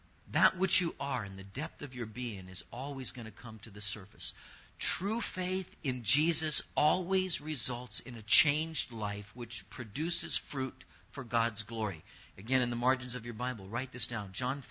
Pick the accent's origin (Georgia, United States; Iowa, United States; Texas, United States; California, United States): California, United States; Anaheim; You know, I grew up in Orange County. I grew up in Anaheim. And I grew up in Anaheim before, you know, there was a whole lot of development going on.